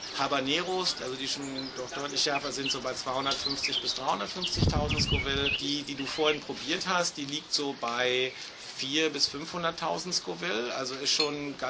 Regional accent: Berlin, Germany; ich komme hier aus Berlin

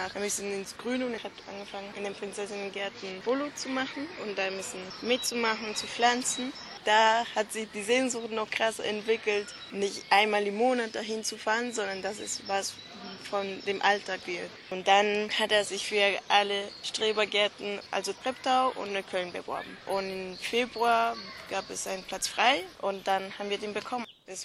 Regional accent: Colombia; now in Germany; bin 23 noch Jahre alt. Ich komme aus Kolumbien ursprünglich, bin da aufgewachsen, komme aus einer deutschen Familie in Kolumbien, bin da zur deutschen Schule gegangen.

